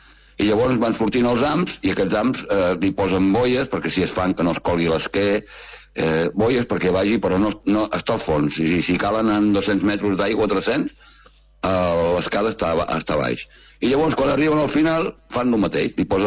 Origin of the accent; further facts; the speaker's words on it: Vilanova, Catalonia, Spain; I és una llàstima que soc de Vilanova i aquestes coses pues, em toquen al vora viu